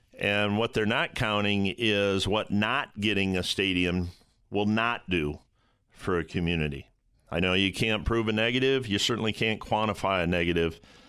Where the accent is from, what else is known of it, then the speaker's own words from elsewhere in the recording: Toledo, Ohio, United States; My hometown of Toledo, Ohio